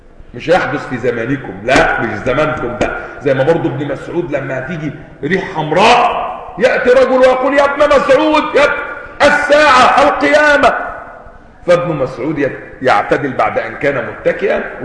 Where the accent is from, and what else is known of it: Egypt